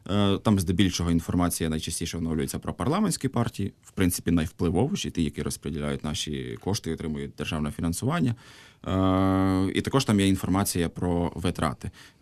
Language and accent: Ukrainian; Smila, Cherkasy Oblast, Ukraine; Я сам родом з Черкащини, постійно їжджу додому в місто Сміла